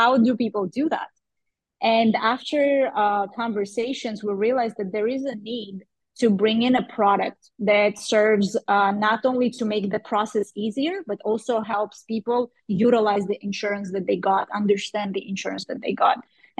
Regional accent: Moscow, Russia; also born or lived in Armenia; now in United States; So I grew up for the most of my life, I grew up in Moscow. And in 2014, we won a green card and we wanted to come to America

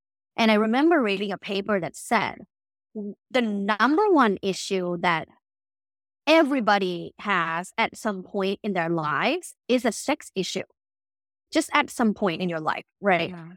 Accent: Bangkok, Thailand; English is a second language; So I'm originally from Bangkok, Thailand. I grew up in a very, very sexually conservative environment. I went to an all-girls Catholic school, you know, taught by nuns.

